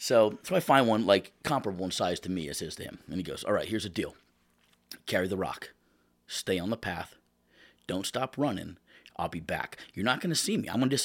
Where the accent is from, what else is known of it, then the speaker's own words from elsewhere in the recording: Shamokin, Pennsylvania, United States; Yeah, so I'm from Shamokin, Pennsylvania.